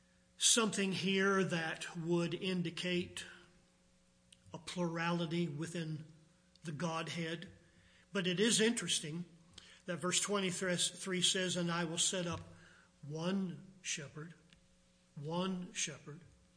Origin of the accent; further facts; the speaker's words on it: Virginia, United States; I remember I didn't grow up around sheep, but growing up in Virginia, we had plenty of hogs. Everybody raised hogs, it seemed, and I even worked in a hog slaughter plant as a kid.